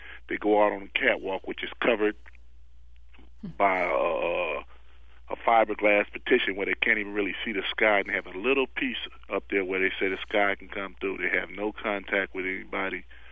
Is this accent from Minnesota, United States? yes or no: no; California, United States; I'm from Los Angeles County, which is like most of those men that's locked up in those isolation units.